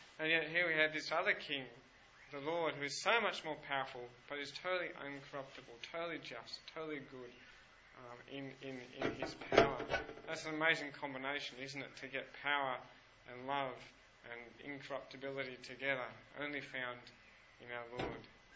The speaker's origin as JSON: {"language": "English", "town": "Penrith", "region": "New South Wales", "country": "Australia", "tie": "born or raised there", "said": "Now, I grew up in Penrith, so I could see the Blue Mountains from our front balcony"}